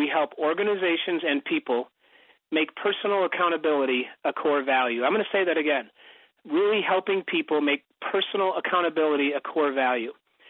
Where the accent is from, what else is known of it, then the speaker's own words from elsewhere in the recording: Ithaca, New York, United States; now in Plymouth, United States; My wife Karen and I grew up in Ithaca, New York, where Cornell is.